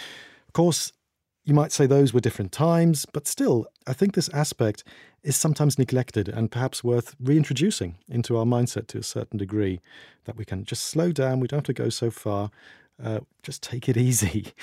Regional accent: Germany; this has certainly made me personally appreciate my home country even more than I already did

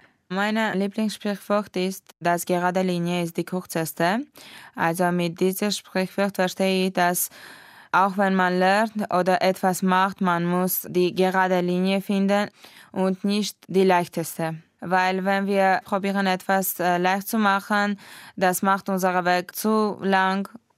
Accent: Yerevan, Armenia; German is a second language; Ich komme aus Armenien, aus der Hauptstadt Jerewan. Ich bin geboren am 12. August im Jahre 1996.

